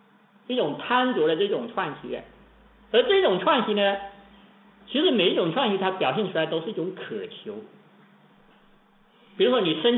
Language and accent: Chinese; Xiamen, Fujian, China; 我们厦门那边有个教授